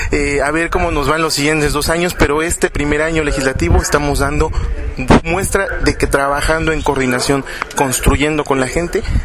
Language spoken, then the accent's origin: Spanish; Cuauhtémoc, Mexico City, Mexico; en la Ciudad de México, principalmente en la delegación Cuauhtémoc, de donde yo soy originario